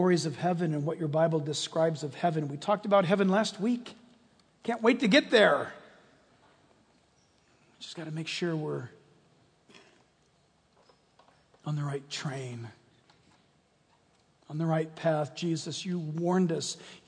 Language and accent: English; United States; born there; I was born in America.